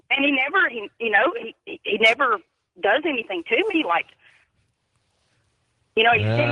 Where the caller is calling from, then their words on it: Mississippi, United States; I'm calling from Mississippi, and I have a pretty interesting story to tell you.